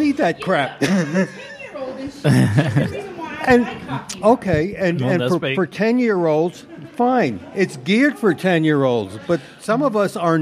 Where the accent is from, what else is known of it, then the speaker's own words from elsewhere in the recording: Brooklyn, New York, United States; moved away as an adult; No, but I was born in Brooklyn, New York. Lived in the New York metro area until I was in my early 20s.